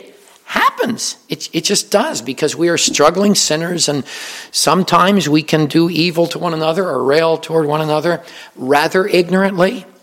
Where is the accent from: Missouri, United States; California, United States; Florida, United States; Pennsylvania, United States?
Pennsylvania, United States; I was raised in Pennsylvania. I never heard about blessing someone out. But when I came to Virginia, I found out that that means kind of cursing.